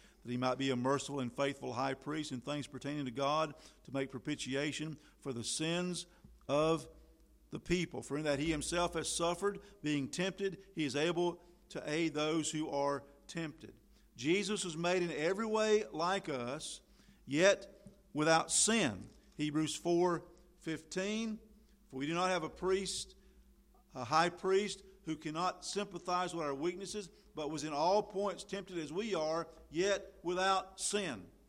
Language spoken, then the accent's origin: English; Tryon, United States; born there; I'm from Orangeburg. But I'm not from Orangeburg. I'm from Tryon. If you want to get down to the start of it, that's where I was born.